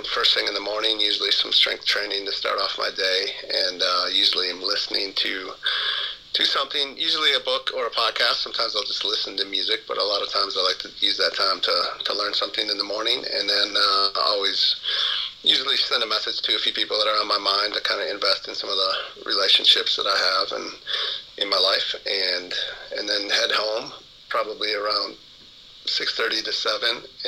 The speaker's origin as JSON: {"language": "English", "region": "Wisconsin", "country": "United States", "tie": "born or raised there", "lives_now": "Minnesota, United States", "said": "No, not always. I grew up in Wisconsin, so not too far from Minnesota."}